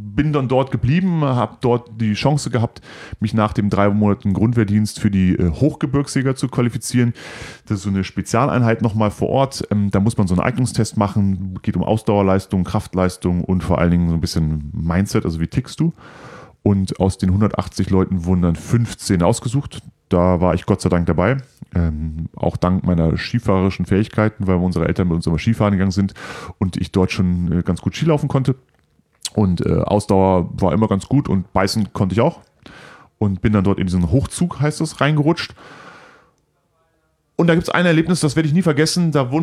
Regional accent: Cologne, North Rhine-Westphalia, Germany; als Kölner nach Bad Reichenhall zu gehen, 700 Kilometer, glaube ich, war dann dort, habe da mal Grundwehrdienst gemacht

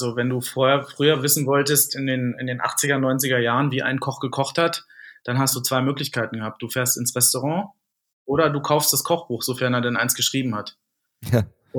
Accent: Lower Saxony, Germany; weil ich selber Niedersachse bin. Ich komme ja gebürtig aus der Nähe von Wolfsburg

